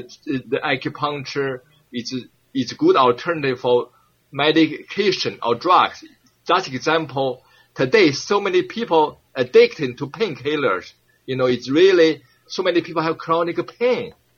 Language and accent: English; China; English is a second language; We grew up in China with herbal medicine, with Tai Chi exercise, eating healthy food, no McDonald's